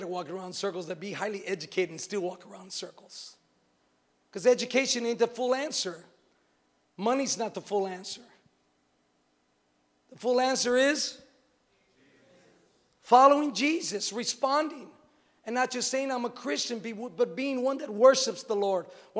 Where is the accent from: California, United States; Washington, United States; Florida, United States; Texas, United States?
Texas, United States; I'm from the sticks. I'm from Texas, man.